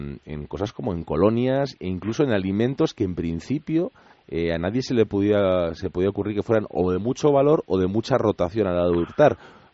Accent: Bilbao, Basque Country, Spain; Lo digo porque yo, en Bilbao, que es de donde soy

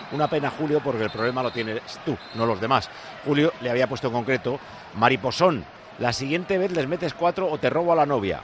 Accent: Spain; Es como si yo renuncio a la selección de Angola siendo español.

